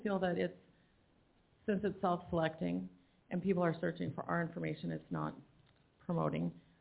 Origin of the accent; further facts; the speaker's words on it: Minnesota, United States; from Minnesota.